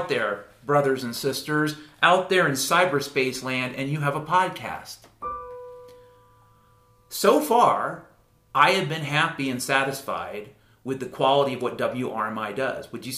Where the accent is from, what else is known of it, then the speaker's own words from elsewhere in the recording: Washington, United States; And I grew up in Washington State. So if you're going to say, well … it rains there.